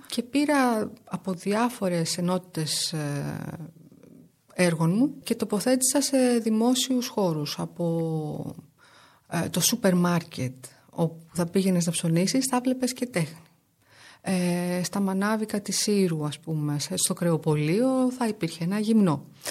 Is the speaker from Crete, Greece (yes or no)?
no; Syros, South Aegean, Greece; μετά το νησί μου. Συνήθως στη Σύρο γίνονται οι πρώτες παρουσιάσεις